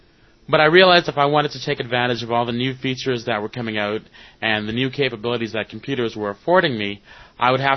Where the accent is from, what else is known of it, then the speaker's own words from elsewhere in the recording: Winnipeg, Manitoba, Canada; I'm from Winnipeg, Manitoba, Canada.